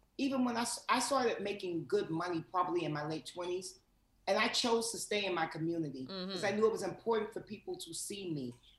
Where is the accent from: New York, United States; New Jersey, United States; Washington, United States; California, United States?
New York, United States; Harlem; I would tell them Harlem, not Manhattan. You know what I mean? I would tell them Harlem.